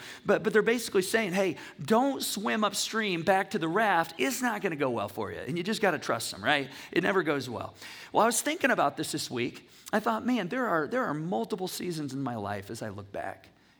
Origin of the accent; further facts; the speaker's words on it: Michigan, United States; I grew up in Michigan. We lived on the Manistee and Ausable rivers in the summer